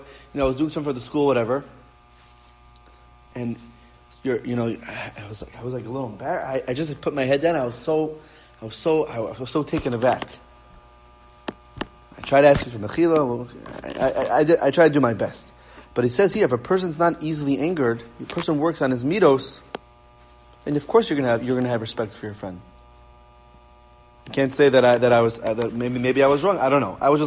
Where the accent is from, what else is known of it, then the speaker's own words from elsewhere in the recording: Queens, New York, United States; And I'm telling you, every time I go to Queens, I'm from Queens. I go visit my parents, this and that, and mamish find gems there.